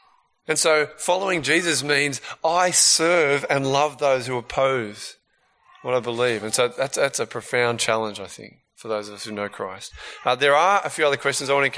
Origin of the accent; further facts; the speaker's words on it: Australia; also born or lived in England; So my parents are Australian, but I was born in England and stayed there for 6 months.